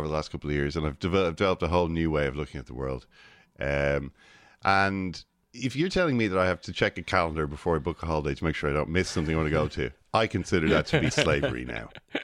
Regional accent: Ireland; The only information I had about when the All-Ireland final was going to be was that I'm an Irishman. You know? I'm an Irishman.

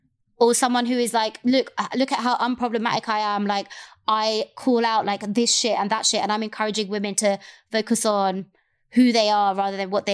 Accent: London, United Kingdom; And I was just like, yeah, I am the Londoner.

